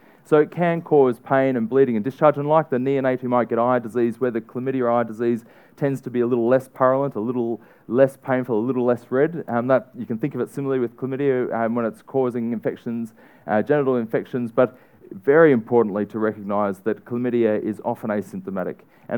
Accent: Australia; in my home country of Australia, it's a really obvious part of what we need to do.

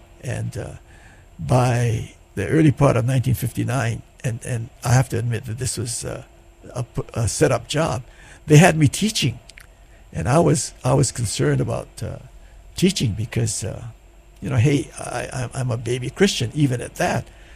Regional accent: Hilo, Hawaii, United States; Ron and I grew up together on the Big Island.

